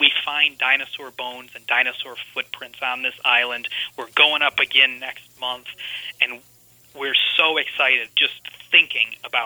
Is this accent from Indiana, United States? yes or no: no; Illinois, United States; moved away as an adult; now in Edinburgh, United Kingdom; It's not a place I ever thought I would live when I was growing up in Illinois and in the middle of northern Illinois, in the middle of the cornfields and bean fields there.